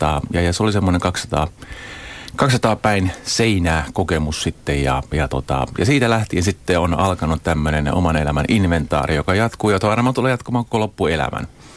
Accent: Tokyo, Japan; moved away as an adult; now in Finland; Mun tausta, mä oon tämmönen nomadi, maahanmuuttaja tavallaan. Mä oon syntynyt Tokiossa, asunut 20 vuotta Japanissa, 20 vuotta Suomessa ja muutaman vuoden päälle sitten ympäri maailmaa.

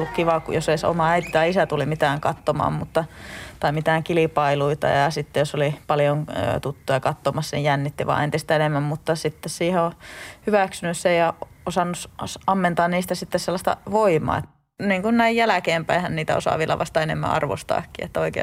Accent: Ostrobothnia, Finland; mäkin olen tällainen pohjalainen juro jääräpää

